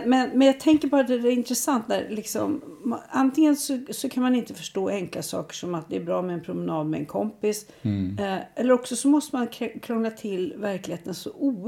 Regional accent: Sweden

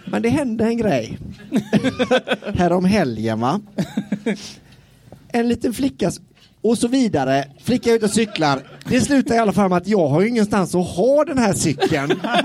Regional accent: Halmstad, Halland County, Sweden; Halmstad. Behöver du fråga?

